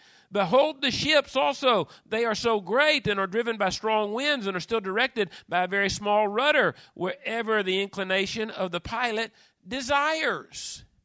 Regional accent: United States; I remember growing up in America and being very, very proud that we weren't like the Soviet Union

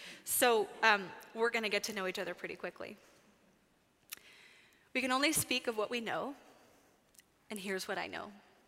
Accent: Dallas, Texas, United States; I grew up in Dallas

